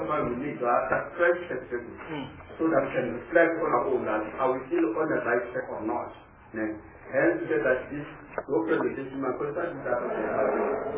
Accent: South Africa; So that as South African citizens, we take South Africa to the highest city has never achieved before.

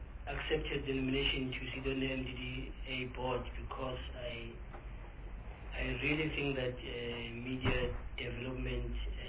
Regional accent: Soweto, Gauteng, South Africa; I am from Soweto. I was born and bred there.

